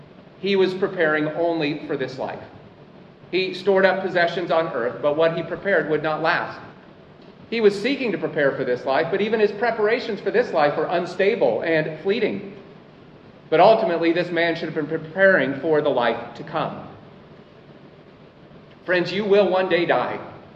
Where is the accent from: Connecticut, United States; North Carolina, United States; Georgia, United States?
Georgia, United States; Atlanta; it's headquartered in my hometown in the United States, Atlanta.